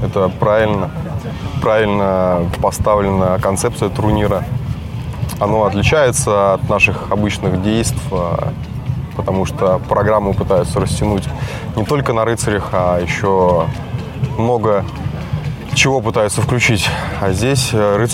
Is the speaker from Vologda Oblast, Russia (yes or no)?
no; Saint Petersburg, Russia; я из Санкт-Петербурга.